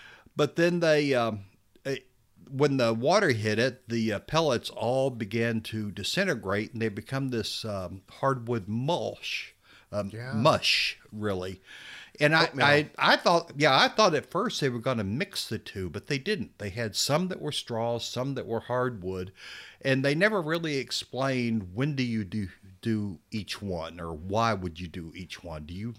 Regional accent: Texas, United States; So I wonder how come I never found any mushrooms like that when I was growing up in West Texas.

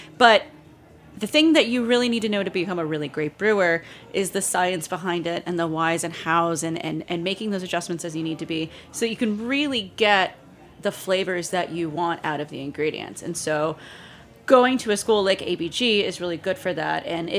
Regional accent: Gainesville, Florida, United States; I was managing a beer bar in my hometown, Gainesville, Florida, University of Florida.

